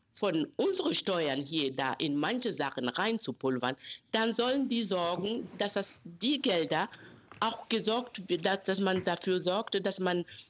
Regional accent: Mali; German is a second language; moved away as an adult; now in Germany; Genau, ich komme aus Mali und lebe seit 30 Jahren hier in Deutschland mit meiner Familie.

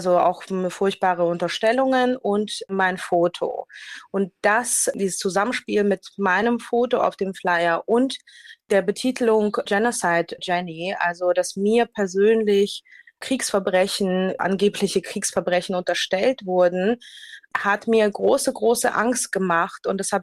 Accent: Hamburg, Germany; Ich bin ja in Hamburg aufgewachsen und zur Schule, zur Uni gegangen und liebe einfach die Stadt. Es ist, wie wir Hamburger sagen, die schönste Stadt der Welt

